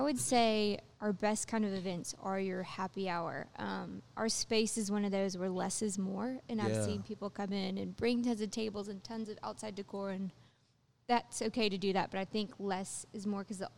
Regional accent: Roswell, Georgia, United States; So I'm from Roswell, and I have a twin sister that went to Georgia

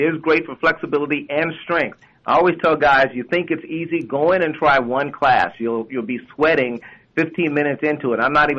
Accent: Oklahoma, United States; I have met Blake Griffin again growing up in Oklahoma and being an OU fan.

